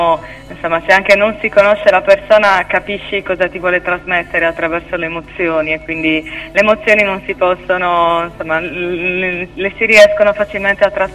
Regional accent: Sardinia, Italy; Ok, allora sono una cantautrice, vengo dalla Sardegna

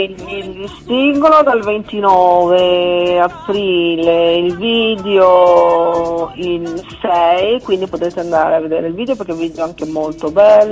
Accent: Costa Rica; Sono di Costa Rica, l'unico paese al mondo che non ha l'esercito. E ho 9 fratelli.

